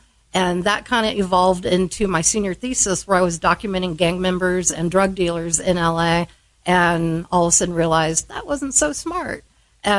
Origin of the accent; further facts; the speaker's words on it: California, United States; My big light bulb moment would have been after growing up in Orange County, which was very conservative, and getting accepted into the L.A. branch of Parsons School of Design, I moved out to Los Angeles at 18